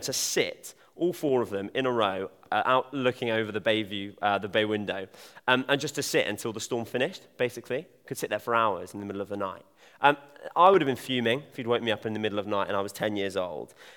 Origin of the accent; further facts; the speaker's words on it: South West England, United Kingdom; I'm from Devon, as many of you know, and down there, it's mental.